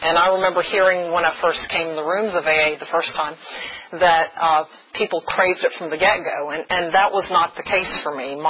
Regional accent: Virginia, United States; And usually, I'm from Botetourt County, actually

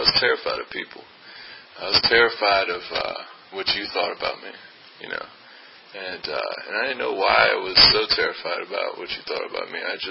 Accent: Annandale, Virginia, United States; And for me growing up, I grew up in Virginia, not this far out. I grew up in Annandale.

